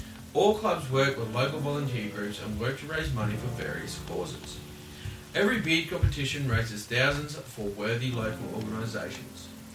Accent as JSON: {"language": "English", "country": "Australia", "said": "States with two letters confuse me. I'm an Australian. That's how it works."}